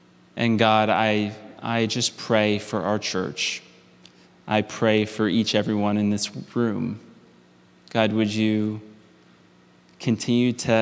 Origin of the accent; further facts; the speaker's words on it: Ohio, United States; now in Maine, United States; when I moved here 5 years ago, I was actually really nervous. I was scared. I grew up in Ohio. I'd never been to Maine really ever in my life.